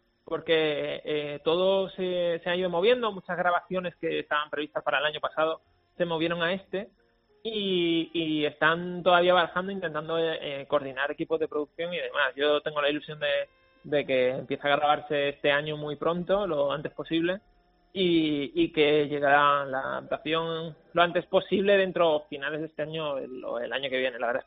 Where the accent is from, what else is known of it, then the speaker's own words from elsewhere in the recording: Mijas, Andalusia, Spain; Yo soy de Las Lagunas, en Mijas Costa. Es un barrio de pisos blancos, un barrio muy normal. Y además siempre he vivido en esa misma zona